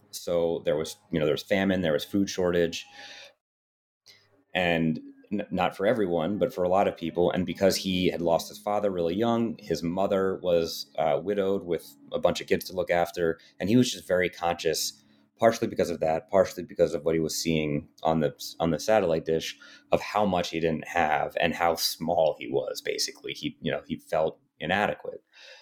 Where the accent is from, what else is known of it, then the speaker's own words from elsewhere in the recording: United States; exalted as a foreigner, as an American